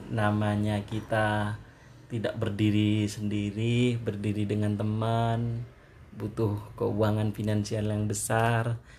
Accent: Sumenep, East Java, Indonesia; asal Kabupaten Sumenep. Lahir di Kabupaten Sumenep, Kecamatan Ambonten, Desa Bluares.

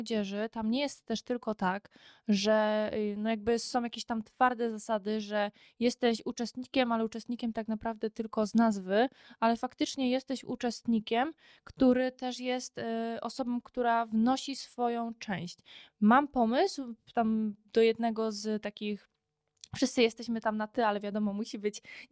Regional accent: Katowice, Silesian Voivodeship, Poland; now in Starachowice, Poland; Ja ze Starachowic nie pochodzę, a z Katowic

